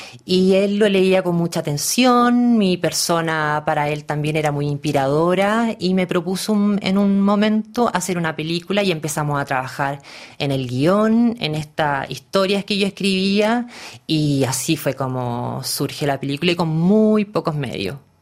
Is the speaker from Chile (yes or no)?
yes; Santiago, Santiago Metropolitan Region, Chile; París en algún sentido más peligroso que mi ciudad natal, Santiago de Chile.